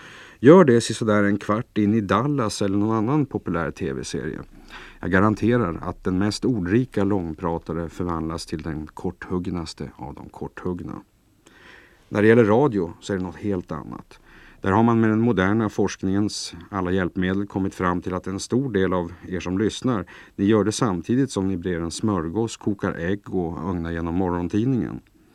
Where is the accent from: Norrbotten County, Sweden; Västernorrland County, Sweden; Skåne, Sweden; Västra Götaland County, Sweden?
Västernorrland County, Sweden; Sollefteå; also born or lived in Sundsvall / Örnsköldsvik / Kramfors / Härnösand; Men jag tycker ändå att jag är en väl kvalificerad västernorrlänning, född och uppvuxen i Sollefteå och jag har bott i Sundsvall, Örnsköldsvik, Kramfors och Härnösand.